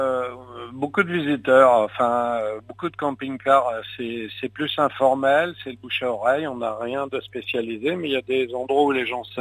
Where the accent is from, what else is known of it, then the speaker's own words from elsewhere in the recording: Haussimont, Grand Est, France; born there; quand je suis revenu à Haussimont, je suis né à Haussimont, je suis revenu en 92